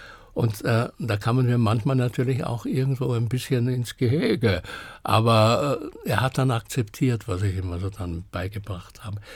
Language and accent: German; Vienna, Austria; Aber Klassik ist natürlich, als Wiener bist du mit Klassik natürlich irgendwo sehr verbunden und auch mit Operette oder solchen Sachen.